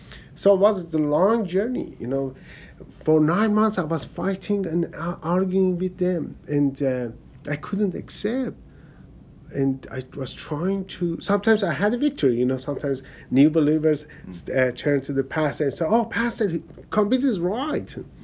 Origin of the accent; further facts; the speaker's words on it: Iran; moved away as an adult; also born or lived in Cyprus; I was born in Iran, in Islamic Republic of Iran, and because I was born there, I was Muslim. So I grew up, but I grew up as a strong Muslim. I was the call to prayer man. And in 1997 for work, I moved to Cyprus.